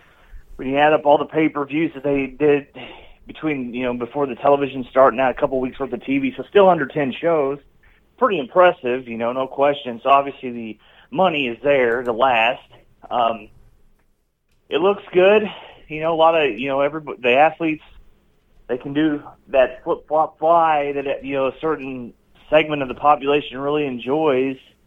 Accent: United States; Of course, my hometown area Cardinals are in the mix of it, hopefully for a little while longer.

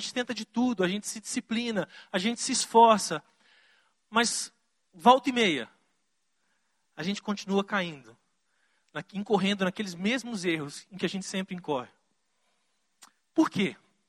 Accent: Vitória, Espírito Santo, Brazil; Venho de Vitória, no Espírito Santo.

